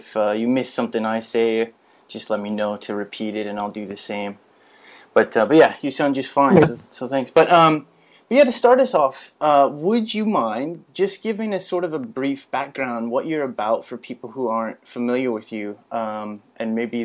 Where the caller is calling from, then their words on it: Thailand; I'm calling in from Thailand